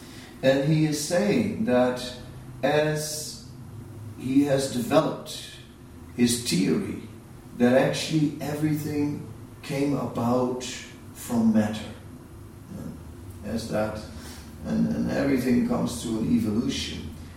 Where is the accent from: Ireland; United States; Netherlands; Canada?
Netherlands; You know, so then I said, oh, I'm also from Holland, this and that.